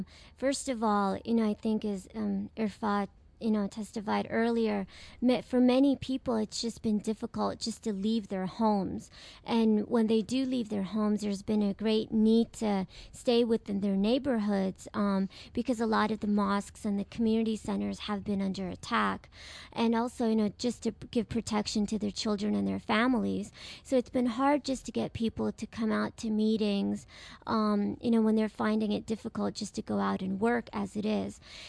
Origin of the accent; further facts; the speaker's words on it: India; English is a second language; Right, I'm from India.